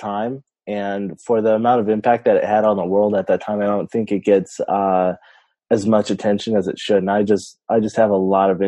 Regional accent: California, United States; I'm an author from California.

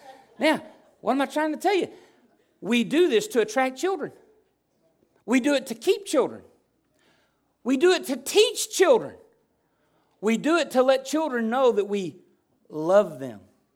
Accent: Arkansas, United States; Because when I'm from Arkansas, good spider's a dead spider.

